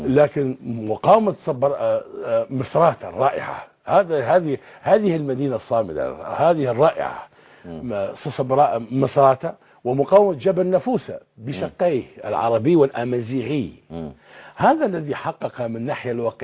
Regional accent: Libya; نحن كليبيين بعد هذه التجربة التي قضيناها في سجون القذافي

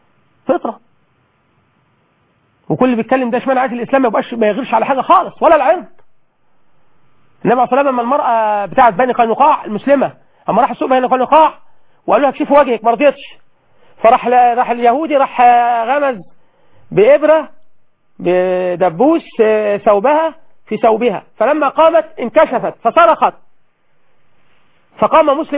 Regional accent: Egypt; مش كان زمان بيقول لنا رئيس من الرؤساء اللي عندنا في مصر

